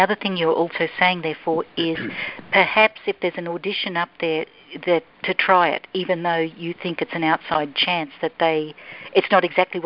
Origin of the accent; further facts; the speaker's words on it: Townsville, Queensland, Australia; Close to Cairns, a little bit under Cairns.